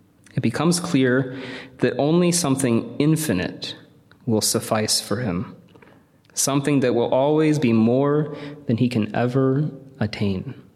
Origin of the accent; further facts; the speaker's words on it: St. Louis, Missouri, United States; I'm a big Cardinals fan. I hail from St. Louis.